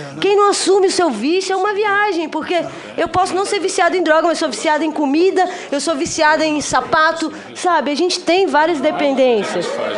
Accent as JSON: {"language": "Portuguese", "town": "Brasília", "region": "Federal District", "country": "Brazil", "said": "eu venho de uma cidade satélite de Brasília que é periférica, né? Eu sou moradora do Riacho Fundo 1."}